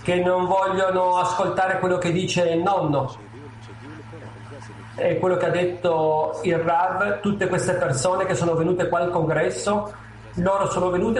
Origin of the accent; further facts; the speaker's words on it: Berlin, Germany; Italian is a second language; Io sono da Berlino e penso che ogni grande obiettivo cominci con il primo passo.